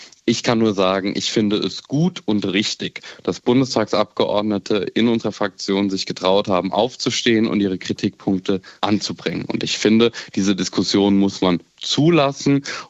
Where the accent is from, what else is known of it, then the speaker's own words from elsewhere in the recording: Offenbach, Hesse, Germany; Sie haben es gesagt, ich komme aus Offenbach